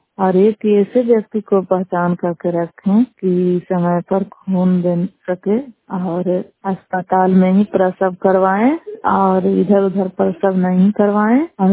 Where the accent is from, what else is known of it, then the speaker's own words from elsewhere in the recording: Bihar, India; ग्राम Saraiya post Madhepur थाना नगर नौसा जिला नालंदा के निवासी हूँ